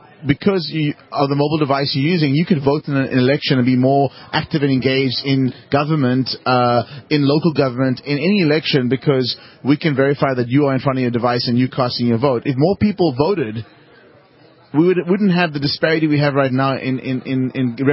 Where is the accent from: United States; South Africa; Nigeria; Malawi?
South Africa; I'm from Africa. I grew up in South Africa.